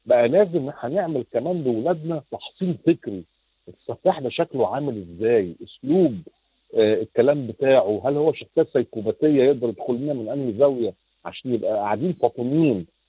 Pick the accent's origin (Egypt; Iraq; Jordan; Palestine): Egypt; Alexandria, Alexandria Governorate; ده احنا ستات اسكندريه اللي الشاعر عمل فيهم اغنيه